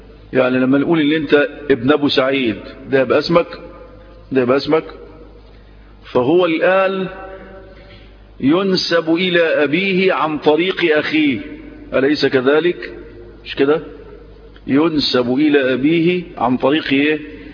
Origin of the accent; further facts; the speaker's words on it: Egypt; أن يعيد الأمن والأمان إلى بلدنا مصر